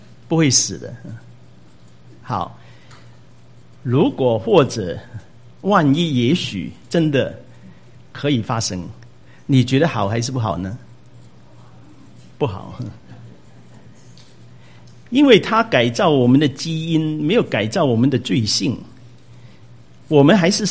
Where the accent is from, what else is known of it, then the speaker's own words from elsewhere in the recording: China; 我们中国人很好，有啊，在啊，才过新年又旧年哈